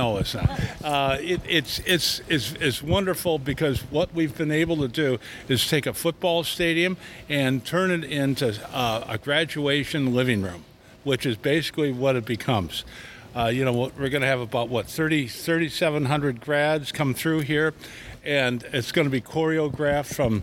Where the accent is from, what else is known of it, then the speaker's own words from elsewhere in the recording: Notre Dame, Indiana, United States; I was born over in Vetville, where the library is. I just grew up here